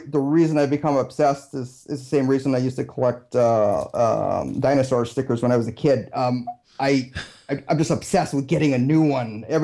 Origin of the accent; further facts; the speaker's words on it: San Juan, Puerto Rico; And then it suddenly occurred to me, hey, I'm from San Juan. I can do the same thing for, you know, Puerto Rico photos.